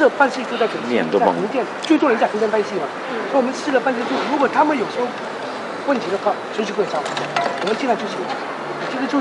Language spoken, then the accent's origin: Chinese; Hong Kong; 看怎么扎根在我们香港，扎根我们的中国